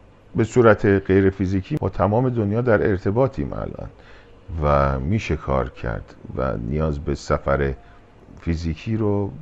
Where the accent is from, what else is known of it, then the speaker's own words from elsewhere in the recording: Iran; آقا من یک ایرانیم، در ایران زندگی میکنم